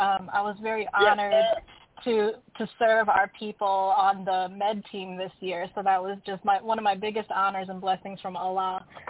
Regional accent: Greensboro, North Carolina, United States; I come from Greensboro, North Carolina, Mighty Muhammad Mosque number 92.

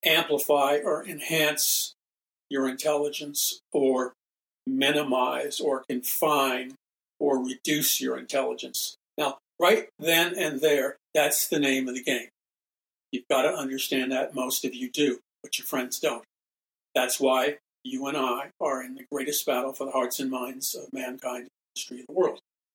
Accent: Ireland; I apologize, being Irish, I should be able to pronounce this player's name.

